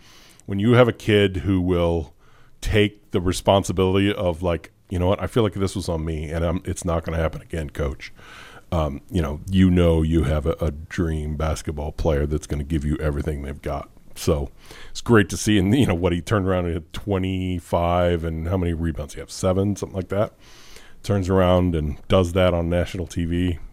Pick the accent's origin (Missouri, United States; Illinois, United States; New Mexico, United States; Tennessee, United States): Illinois, United States; I always preface it with this: I grew up in the Metro East. In the Metro East, you grew up with this hatred of Mizzou.